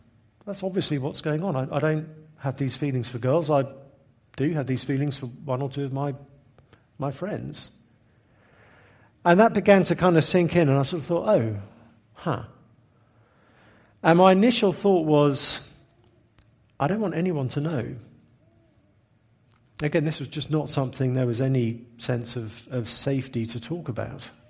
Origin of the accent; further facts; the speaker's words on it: England, United Kingdom; We're English, so it was in a very unexpressive kind of way, as you would imagine.